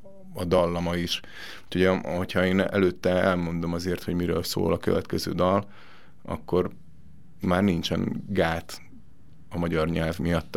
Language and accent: Hungarian; Hungary; Mint magyar, ez talán egy kicsit szomorú